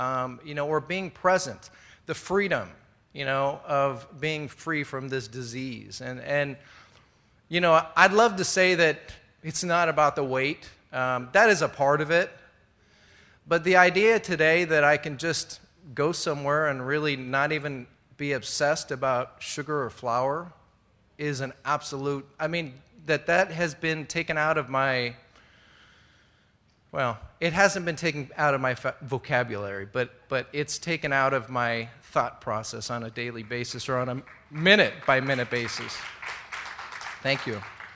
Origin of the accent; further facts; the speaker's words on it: Simi Valley, California, United States; it doesn't matter that I'm from Simi Valley